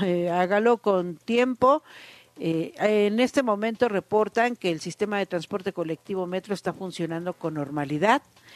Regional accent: Monterrey, Nuevo León, Mexico; regresar a la ciudad de donde soy, a Monterrey.

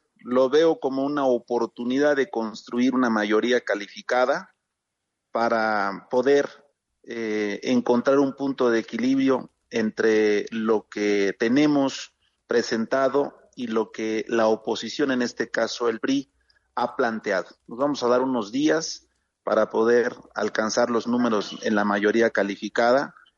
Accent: Mexico

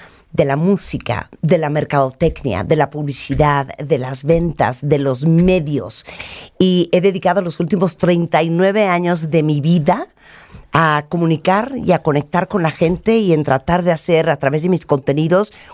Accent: New York, United States; also born or lived in Nicaragua; now in Mexico; yo originalmente, Christian, nací en Nicaragua, crecí en Nueva York y ahora vivo en México desde hace muchísimos años. Me siento muy ciudadana del mundo por eso. Soy totalmente bilingüe, 100% español, 100% inglés. Soy mamá de 2 niñas, una de 30, una de 27.

